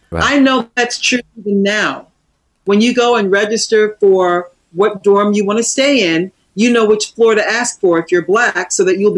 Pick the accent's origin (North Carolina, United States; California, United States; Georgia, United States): Georgia, United States; Atlanta; also born or lived in Charleston; You know, I grew up in Atlanta, you know, in Charleston, just black, black, blackety black.